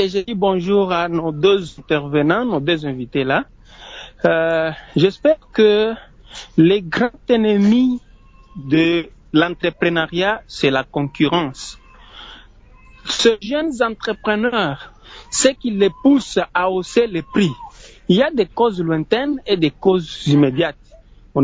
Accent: DR Congo; c'est ce qui nous manque ici chez nous au Congo, monsieur Yuri.

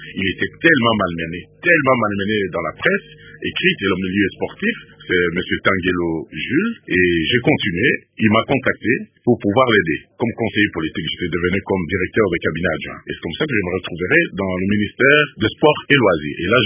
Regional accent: Kasaï-Oriental, DR Congo; je suis l'unique à avoir créé un boulevard chez nous au Kasaï-Oriental

